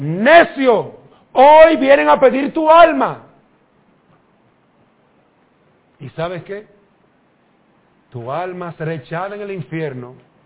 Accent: Dominican Republic; Soy dominicano y me imagino que habrá un perico ripiado

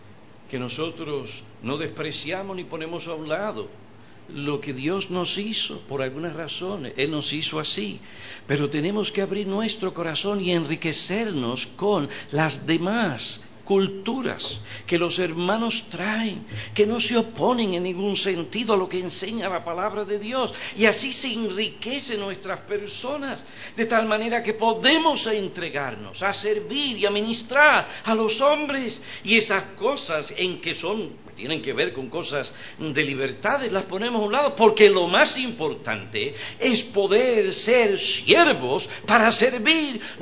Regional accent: New York, United States; born there; yo nací en Nueva York. Soy de padres puertorriqueños y en ese sentido soy puertorriqueño. Claro, para los puertorriqueños, yo no soy puertorriqueño, sino newyorican.

